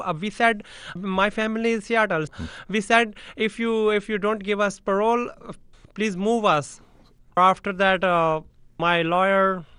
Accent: Punjab, India; English is a second language; moved away; I told the truth. We are from India. We are from Punjab, Punjabi, Sikh.

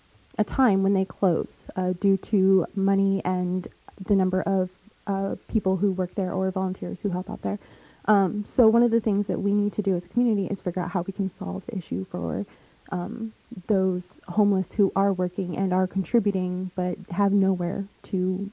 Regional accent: Fairbanks, Alaska, United States; I was born and raised here in Fairbanks. I'm an Inupiat mother to three amazing children

